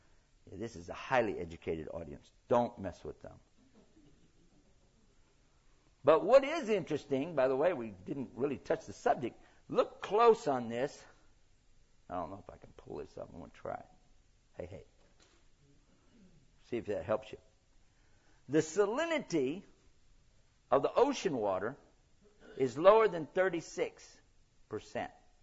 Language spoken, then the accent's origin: English; Texas, United States; I'm from Texas. Anyway. Hey, don't mess with Texas.